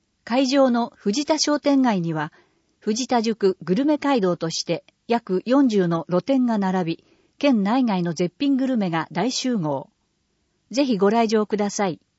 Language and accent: Japanese; California, United States; Japanese is a second language; now in Japan; アメリカのカリフォルニア州から来ました。23歳です。